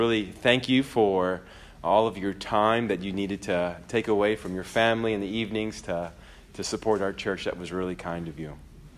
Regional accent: Maryland, United States; as a kid, I grew up in Maryland

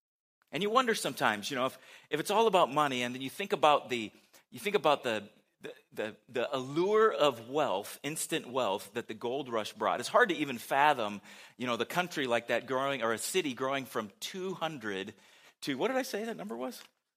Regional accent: California, United States; Growing up in California, you hear about this a lot.

